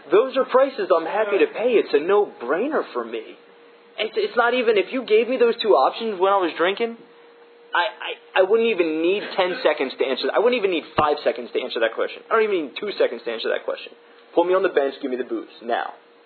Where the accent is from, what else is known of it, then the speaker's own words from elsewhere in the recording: Baltimore, Maryland, United States; I'm from Baltimore originally, so you can imagine.